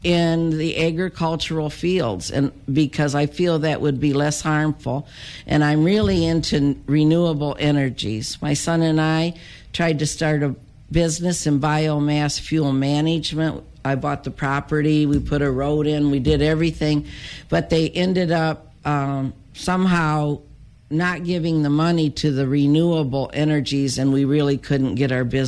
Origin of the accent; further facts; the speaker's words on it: Oscoda, Michigan, United States; also born or lived in Harrisville; I was born in a birthing house in Harrisville, but I was raised in Oscoda.